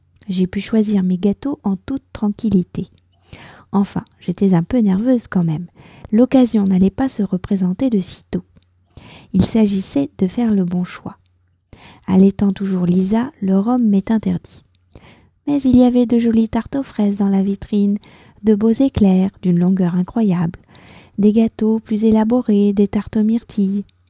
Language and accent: French; France; je suis française, j'habite près de Paris